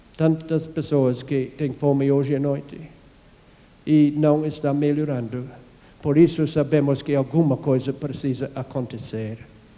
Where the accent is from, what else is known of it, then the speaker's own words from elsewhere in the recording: Canada; Eu me lembro quando eu fui criado no Canadá, nós não tivemos chave de nossa casa.